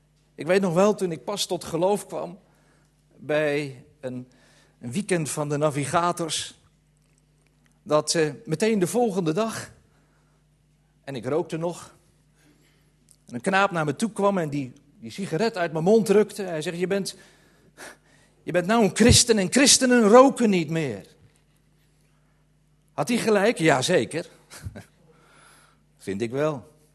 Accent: Amsterdam, North Holland, Netherlands; ik kom uit Amsterdam, een stadsjongen, weet je wel.

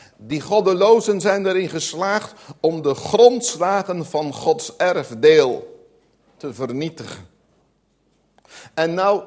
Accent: Gelderland, Netherlands; ik kom van de Veluwe

